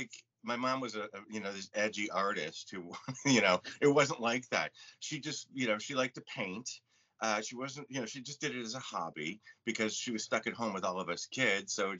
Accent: Detroit, Michigan, United States; It wasn't like, here I am from Detroit, you know, and I'm real tough.

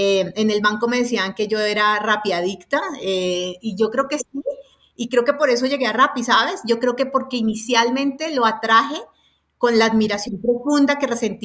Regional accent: Cali, Valle del Cauca, Colombia; now in Bogotá, Colombia; Yo soy caleña, pero llevo más de 21 años viviendo en Bogotá.

